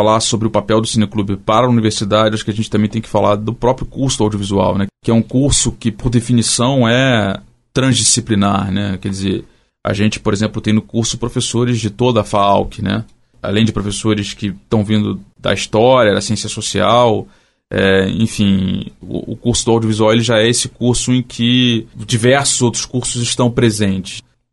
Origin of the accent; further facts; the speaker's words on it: Rio de Janeiro, Brazil; seja aqui no Mato Grosso do Sul ou no Rio de Janeiro, de onde eu venho, ou de qualquer outro estado do Brasil.